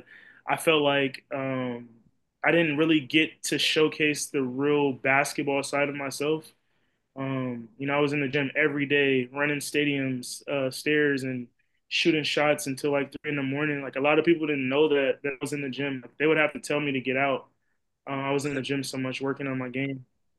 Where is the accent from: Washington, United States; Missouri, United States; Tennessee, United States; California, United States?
Washington, United States; Seattle; I'm from the Northwest, Seattle